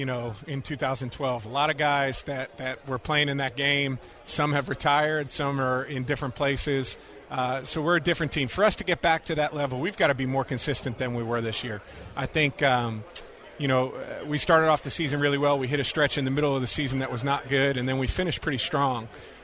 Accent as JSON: {"language": "English", "town": "Philadelphia", "region": "Pennsylvania", "country": "United States", "tie": "born or raised there", "said": "I grew up in Philadelphia, so it was about 5 hours from home."}